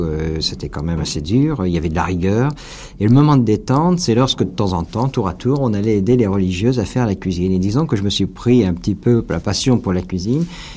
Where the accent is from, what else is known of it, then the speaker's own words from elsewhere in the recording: Poitiers, Nouvelle-Aquitaine, France; c'est comme ça que j'ai commencé, donc à 15 ans sur le tas. J'ai fait un apprentissage dans mon pays d'origine, à Poitiers.